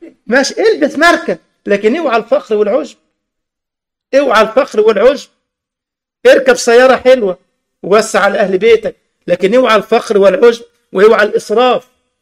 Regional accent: Egypt; أهو ده بقى اللي بيسموه عندنا في مصر شبعة بعد جوعة

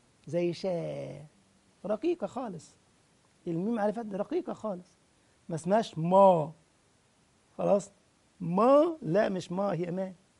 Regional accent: Egypt; عندنا في مصر كل إنسان واحد في البلكون يقول لك طل من البلكونة

